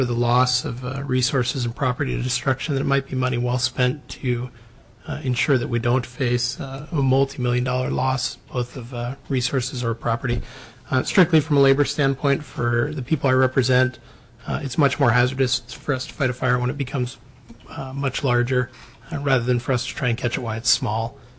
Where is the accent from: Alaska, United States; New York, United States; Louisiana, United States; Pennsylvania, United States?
Alaska, United States; I'm also here as a resident. I grew up in Alaska.